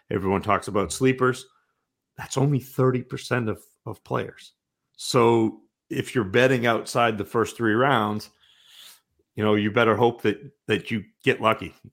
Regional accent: Maine, United States; I'm from Maine and I've got a little bit of that, you know, that pride, Penobscot County. Stephen King was in Bangor. I was just north of Bangor.

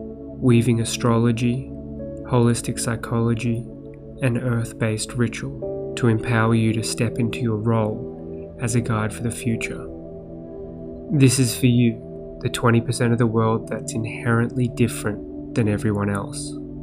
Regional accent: Melbourne, Victoria, Australia; now in California, United States; Sarah's from Long Beach, California, and I'm from Melbourne, Australia, and we live in California now.

